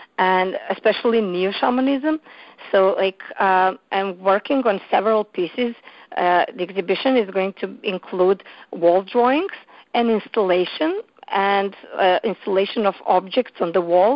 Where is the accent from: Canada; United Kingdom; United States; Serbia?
Serbia; Belgrade; English is a second language; at the moment, I'm in Barcelona because originally I'm from Serbia, so like I live in Belgrade, Serbia